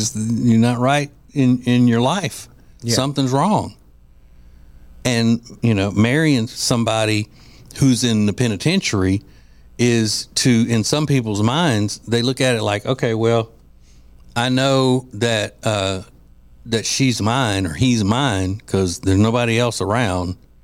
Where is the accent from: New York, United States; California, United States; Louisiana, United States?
Louisiana, United States; Because I'm from Louisiana.